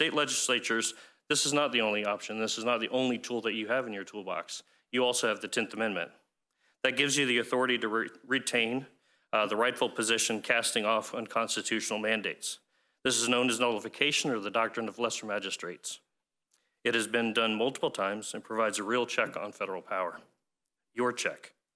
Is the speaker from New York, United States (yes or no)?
no; Newberry, Florida, United States; I'm from Newberry, Florida. I'm a 10-year city commissioner of a very small agricultural mining town on the western edge of Alachua County, population of about 8,500 people.